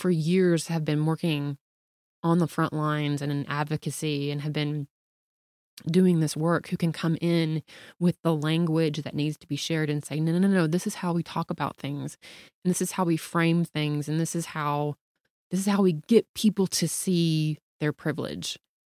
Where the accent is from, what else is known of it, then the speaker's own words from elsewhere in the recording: Southern United States, United States; I mean, I grew up in the South.